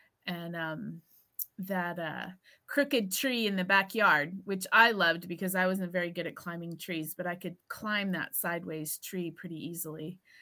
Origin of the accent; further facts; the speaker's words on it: San Antonio, Texas, United States; also born or lived in Turkey; I was born in Turkey and then we moved here and then we went there and what grade do you want to know? Where was I in school? Where did I live in what grade or whatever? I would just say San Antonio.